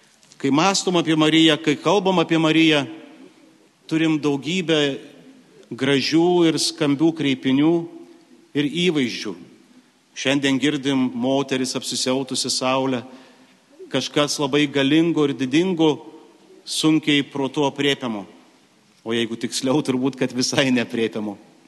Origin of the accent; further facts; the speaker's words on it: Dzūkija, Lithuania; Esu kilęs iš Dzūkijos ir visą jaunystę džiaugiausi, kad niekada nebuvau paklydęs miške